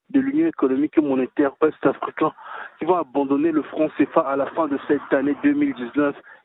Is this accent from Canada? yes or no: no; Republic of the Congo; je suis du Congo Brazzaville.